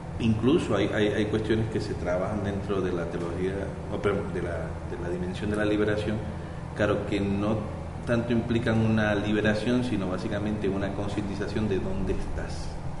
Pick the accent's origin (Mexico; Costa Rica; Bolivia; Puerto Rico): Puerto Rico; Yo que vengo de Puerto Rico, ¿no?